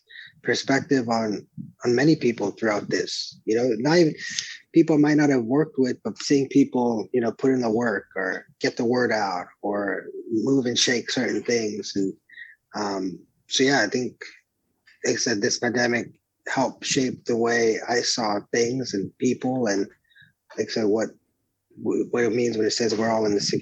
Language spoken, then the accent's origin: English; Brawley, California, United States; I'm from Brawley, but you're from Los Angeles, but we're still the Valley.